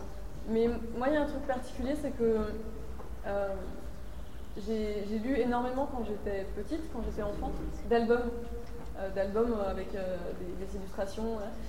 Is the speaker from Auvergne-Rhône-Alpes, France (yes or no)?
no; Brittany, France; quand je rentre chez moi en Bretagne